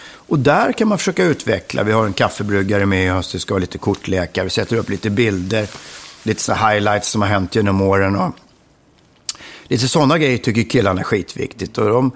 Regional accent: Huddinge, Stockholm County, Sweden; Det var vimlade unga där jag växte upp i Huddinge på Rådsvägen, Rådsbacken.

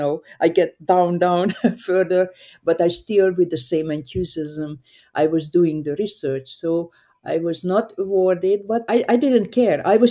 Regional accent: Hungary; So I grew up in Hungary, a very small town

